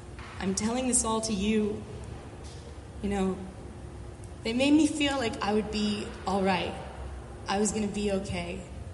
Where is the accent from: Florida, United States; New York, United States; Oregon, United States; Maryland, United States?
Maryland, United States; Baltimore; I'm from Baltimore. This is my first time in the Smokies